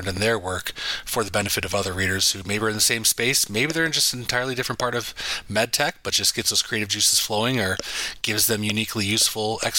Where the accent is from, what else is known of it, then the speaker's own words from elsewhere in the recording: Midwest, United States; You know, growing up in the Midwest, I always used to see tons of thunderstorms